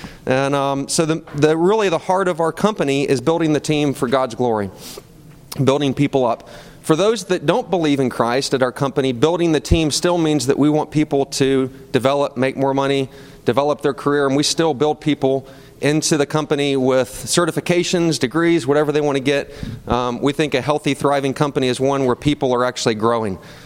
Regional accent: Charlotte, North Carolina, United States; So born and raised in Charlotte, went to school at the community college here at CPCC.

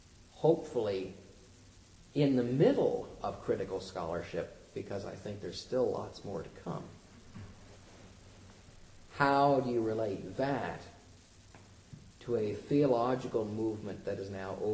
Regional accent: Ephrata, Pennsylvania, United States; I grew up in First Evangelical United Methodist Church in Ephrata, with a theology that was somewhere to the right of Jerry Falwell.

